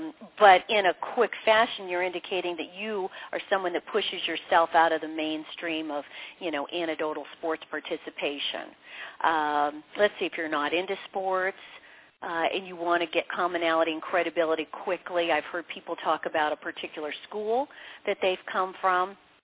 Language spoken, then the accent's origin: English; Maine, United States; born there; also born or lived in Nebraska; I was born in Maine, so I can talk about the fall colors. You know, I lived in Nebraska, of all places